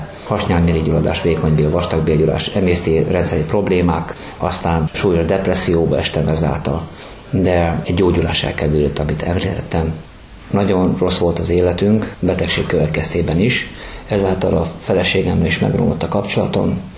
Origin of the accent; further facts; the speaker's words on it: Porcsalma, Szabolcs-Szatmár-Bereg, Hungary; also born or lived in Csenger; Én 1961-ben születtem, Csengerben, Porcsalmán nőttem fel. Én cigány származású vagyok.